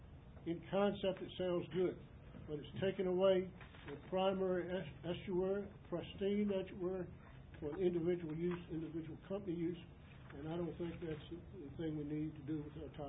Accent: Deltaville, Virginia, United States; I'm from Deltaville.

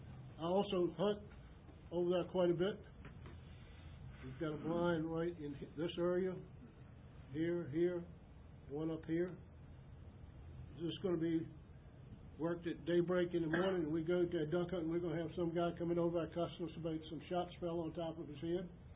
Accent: Deltaville, Virginia, United States; I'm from Deltaville.

